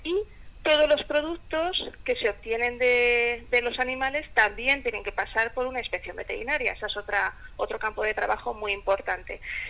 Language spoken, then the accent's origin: Spanish; Zaragoza, Aragon, Spain; yo que soy de Zaragoza, me gusta mucho el entorno natural